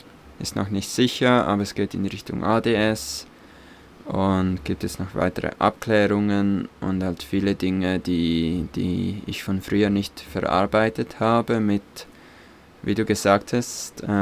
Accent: Switzerland

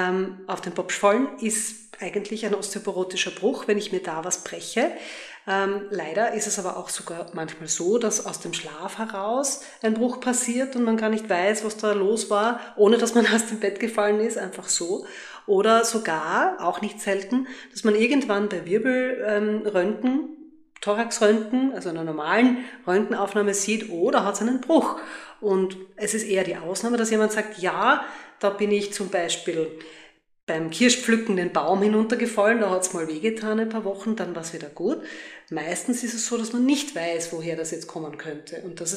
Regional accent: Graz, Styria, Austria; willkommen auch von meiner Seite hier in meiner Heimatstadt in Graz

